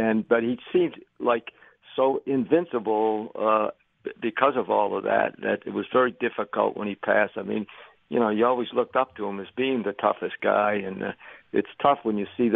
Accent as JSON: {"language": "English", "town": "Philadelphia", "region": "Pennsylvania", "country": "United States", "tie": "born or raised there", "said": "I saw a lot of players growing up in the Philadelphia area."}